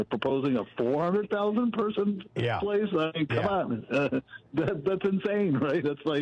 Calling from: Vacaville, California, United States; I'm calling from Vacaville, California. It's in Solano County.

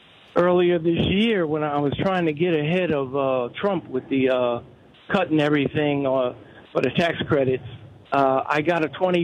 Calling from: Amityville, New York, United States; I'm coming from Amityville, Long Island

